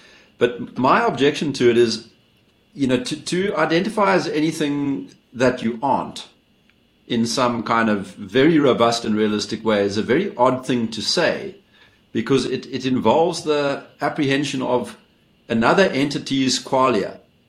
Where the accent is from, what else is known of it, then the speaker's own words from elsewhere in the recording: South Africa; born there; I could just say I was born in South Africa.